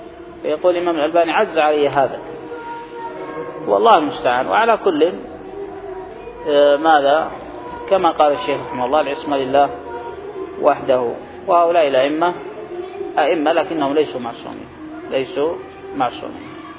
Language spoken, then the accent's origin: Arabic; Yemen; مثل حتى هؤلاء الذين عندنا في اليمن الذين ضلوا